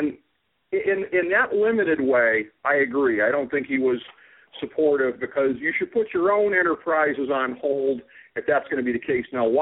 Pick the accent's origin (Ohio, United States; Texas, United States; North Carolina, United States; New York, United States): Ohio, United States; My home state governor, John Kasich, angling pathetically to try to stay relevant with a win in Ohio